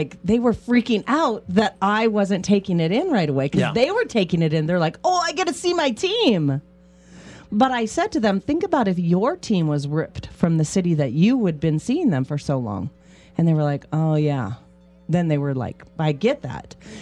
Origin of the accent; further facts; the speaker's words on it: Minot, North Dakota, United States; I've been a hockey fan my whole life too, born and raised in Minot, North Dakota, and the Canadian roots.